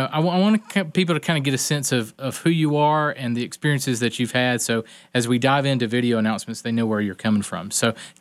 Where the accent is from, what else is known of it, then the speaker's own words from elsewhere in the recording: North Carolina, United States; I'm from North Carolina, and I have extended family in Wilmington, North Carolina, which is a big, huge, film industry market.